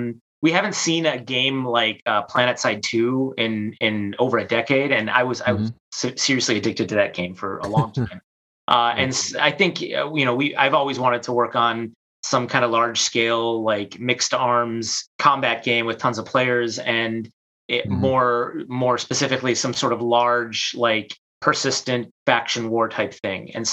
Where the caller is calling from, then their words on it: Chicago, Illinois, United States; I'm from my basement in Chicago, sunny Chicago. Sunny December Chicago, that's right.